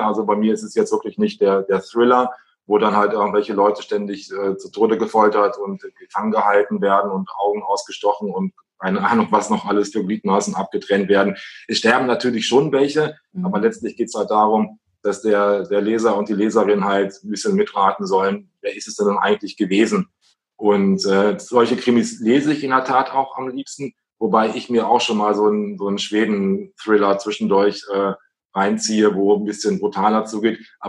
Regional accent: Wolfenbüttel, Lower Saxony, Germany; Vorher war ich in Niedersachsen, in Wolfenbüttel, da ist meine Heimat.

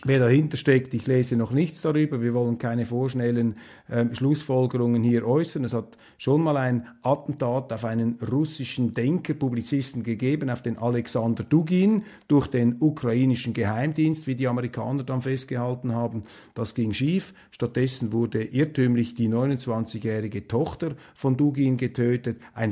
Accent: Switzerland; Das ist für mich jetzt als Schweizer ein unglaublicher Affront.

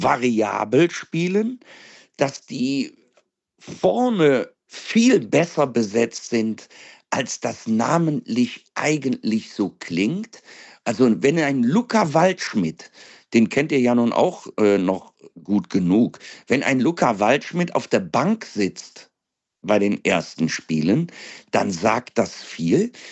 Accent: Aachen, North Rhine-Westphalia, Germany; Also ich bin ja ein Rheinländer durch und durch und ein Kölsche Immi, würde man sagen. Also ich bin aus Aachen, tu aber immer so, als wäre ich ein Kölner.

